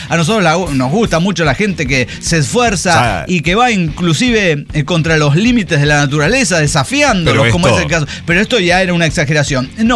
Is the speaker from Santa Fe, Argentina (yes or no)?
no; Azul, Buenos Aires Province, Argentina; born there; nací en Azul, Buenos Aires, Argentina